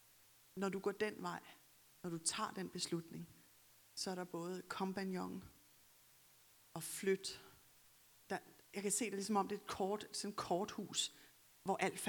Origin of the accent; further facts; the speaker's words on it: Capital Region of Denmark, Denmark; vi voksede op i Storkøbenhavn